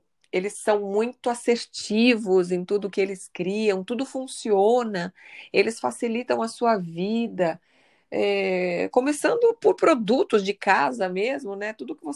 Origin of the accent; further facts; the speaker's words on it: Brazil; Eu só posso falar do que eu conheço como brasileira, sem julgar nem desmerecer meu país